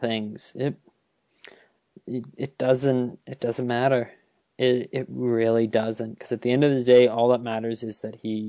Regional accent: Canada; because we're Canadian

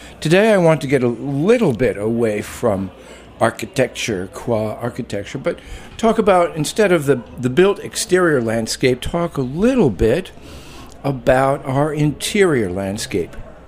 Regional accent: Chicago, Illinois, United States; Yes, I'm from Chicago.

